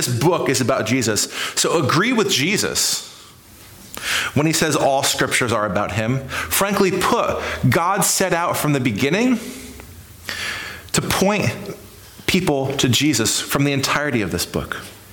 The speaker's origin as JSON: {"language": "English", "region": "New Hampshire", "country": "United States", "said": "And as good New Hampshireites, I'm not sure how many people were born and raised in New Hampshire here, but our motto is live free or die."}